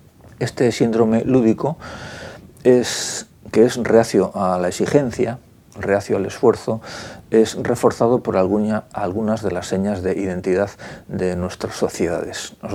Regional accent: Vigo, Galicia, Spain; yo soy de Vigo

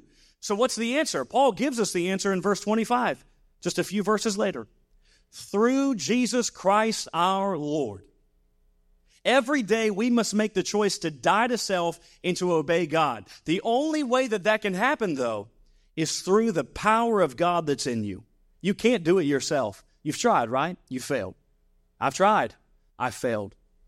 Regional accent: Monroe, North Carolina, United States; I grew up around the Charlotte area, Monroe, just the outskirts of Charlotte there.

